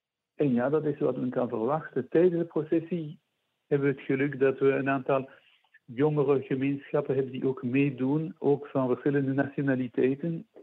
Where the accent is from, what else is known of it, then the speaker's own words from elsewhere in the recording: Hasselt, Limburg, Belgium; born there; Ik denk nu meteen aan mijn geboortestad Hasselt